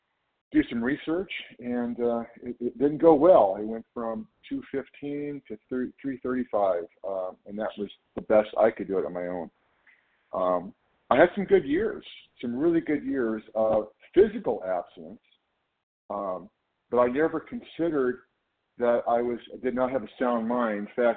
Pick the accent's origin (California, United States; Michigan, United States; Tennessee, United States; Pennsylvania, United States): California, United States; I'm from California.